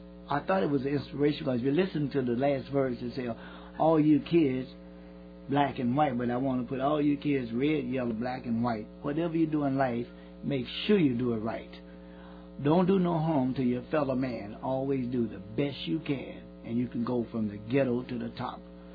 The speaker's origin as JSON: {"language": "English", "town": "Jackson", "region": "Mississippi", "country": "United States", "tie": "born or raised there", "said": "Al Goodman and myself, we were raised up in Jackson, Mississippi."}